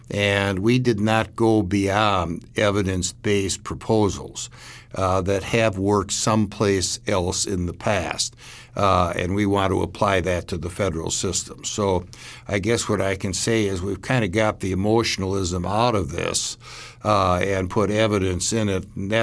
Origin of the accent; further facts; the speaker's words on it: Milwaukee, Wisconsin, United States; we see areas in major cities, including my hometown in Milwaukee